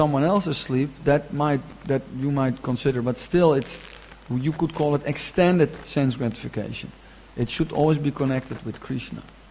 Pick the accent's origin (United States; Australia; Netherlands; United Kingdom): Netherlands; English is a second language; But then, you know, I'm from Holland.